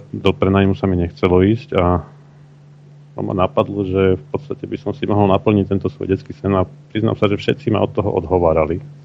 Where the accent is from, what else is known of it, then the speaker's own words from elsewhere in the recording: Bratislava, Bratislava Region, Slovakia; born there; aj keď som sa narodil v Bratislave, môj otec pochádza z Kysus, tak v podstate ja som sa vrátil na svoju dedovizeň, lebo od malého chlapca som tam často chodieval